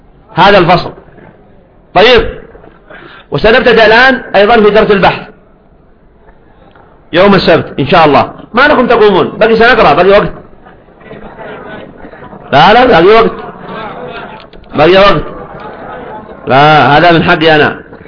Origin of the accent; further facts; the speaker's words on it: Yemen; متماسكة عندنا في اليمن